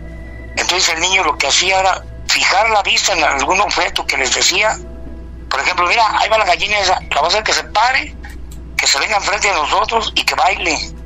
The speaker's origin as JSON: {"language": "Spanish", "town": "Los Reyes", "region": "Michoacán", "country": "Mexico", "said": "ranchito de aquí de Michoacán. Yo soy de Los Reyes y el rancho se llama San José Apupataro, municipio de Los Reyes."}